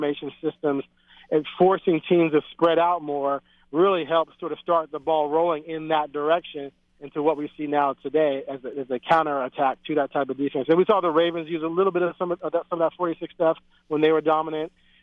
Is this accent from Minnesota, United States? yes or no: no; Chicago, Illinois, United States; You know, obviously I'm from Chicago.